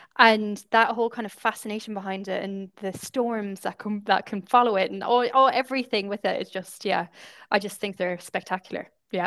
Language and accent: English; Ireland; accent: Irish; And I hope in my Irish accent I'm saying that correctly.